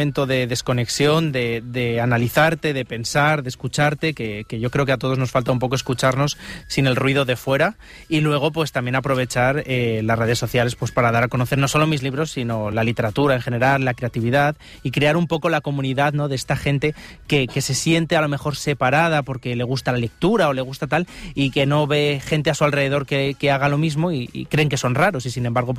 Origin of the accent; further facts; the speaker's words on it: Madrid, Community of Madrid, Spain; De Madrid. Sí.